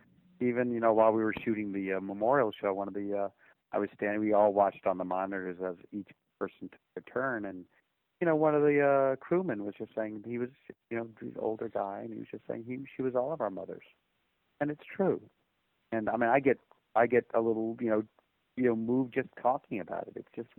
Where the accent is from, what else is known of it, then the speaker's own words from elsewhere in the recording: Louisiana, United States; I'm telling you, I'm from Louisiana.